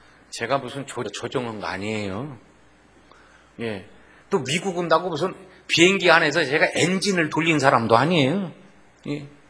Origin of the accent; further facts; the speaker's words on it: North Jeolla, South Korea; 여러분은 잘 모르지만요 제가 전라북도에서 왔거든요. 대한민국 전라북도.